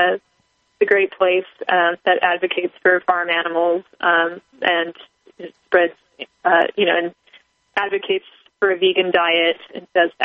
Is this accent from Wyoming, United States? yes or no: yes; Wyoming, United States; now in Utah, United States; I'm actually from Wyoming, but I moved to Utah to go to school.